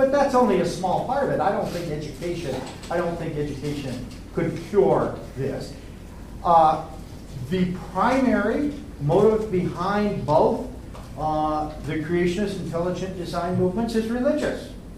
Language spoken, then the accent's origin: English; United States; Okay, I'm an American.